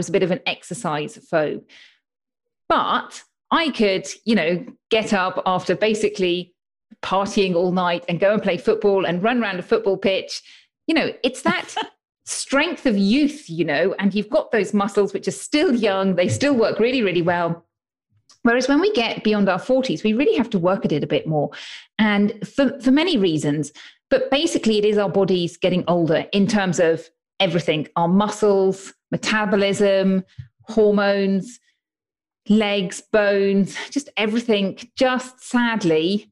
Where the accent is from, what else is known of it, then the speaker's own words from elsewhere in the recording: United Kingdom; now in Spain; Well, you may be able to tell from my accent, but I'm from the UK, but I live in Spain, just north of Barcelona, near the Mediterranean.